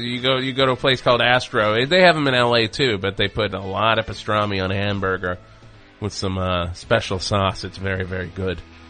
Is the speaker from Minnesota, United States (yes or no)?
no; Salt Lake City, Utah, United States; born there; Yeah, I was born in Salt Lake City, Jeremy.